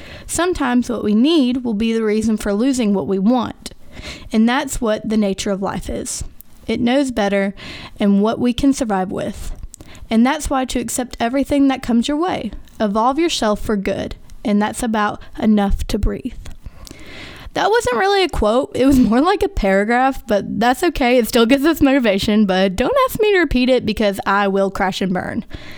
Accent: Coleman, Alabama, United States; I'm originally from Coleman, Alabama, where I graduated from Coleman High School.

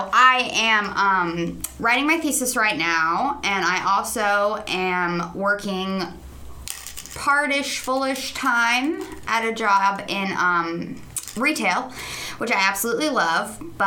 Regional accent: Columbia, Missouri, United States; moved away as an adult; So I am from Columbia, Missouri.

